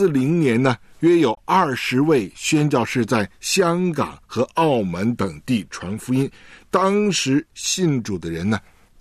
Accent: China; 这个条约呢，其实我们中国人都

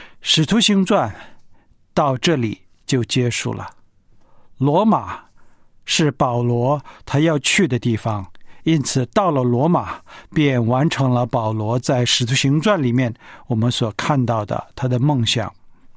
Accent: China; 而一般的3楼、4楼、5楼的这样今天像我们中国人的小区

